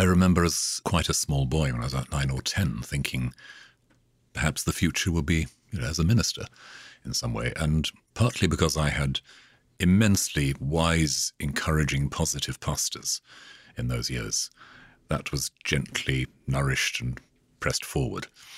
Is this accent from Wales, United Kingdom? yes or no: yes; Wales, United Kingdom; Growing up in Wales meant, in those days, in the 50s, growing up in a very distinctive nonconformist Protestant environment.